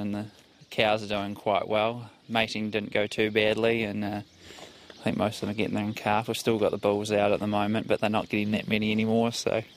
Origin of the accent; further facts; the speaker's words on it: Spencerville, Canterbury, New Zealand; No, we grew up in Spencerville, just north of Christchurch. The dad's farm was there